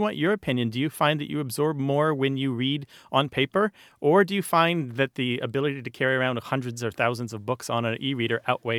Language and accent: English; United States; I wouldn't call them a team, but I'm an American.